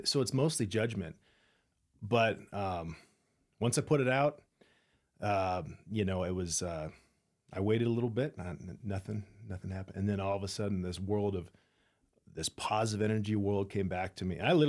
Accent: Spokane, Washington, United States; Yeah, well, I grew up in Spokane, Washington. My dad was a military guy.

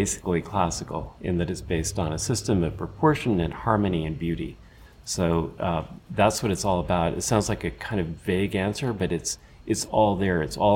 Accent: New York City, New York, United States; So, as a New Yorker, I think it's fair to say there are some buildings that are monuments that are wonderful

